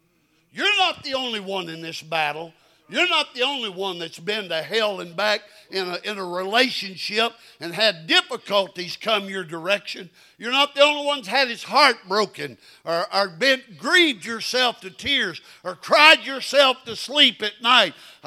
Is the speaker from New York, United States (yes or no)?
no; Channelview, Texas, United States; did I mention to you that I was raised in Channelview, Texas?